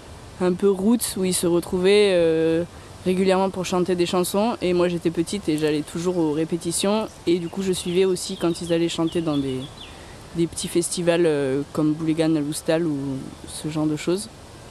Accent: Occitanie, France; Quand j'étais petite dans le village où j'ai grandi, dans les Cévennes

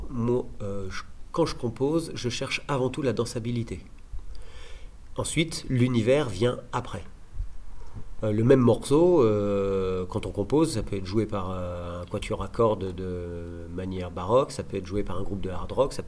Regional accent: Auvergne-Rhône-Alpes, France; On vient de Rhône-Alpes

